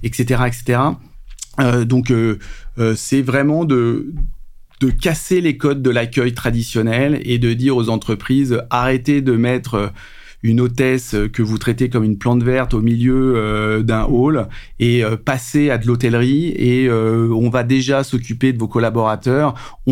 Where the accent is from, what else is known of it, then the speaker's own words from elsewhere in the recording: Paris, Île-de-France, France; J'ai 3 enfants, je suis parisien. C'est-à-dire que j'ai grandi toute ma life à Paris.